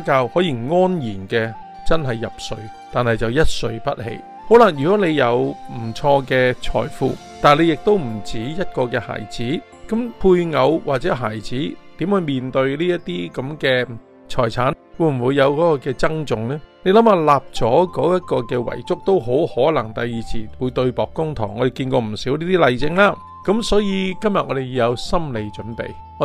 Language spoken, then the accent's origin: Chinese; China; 我们中国人有时候很讲意头的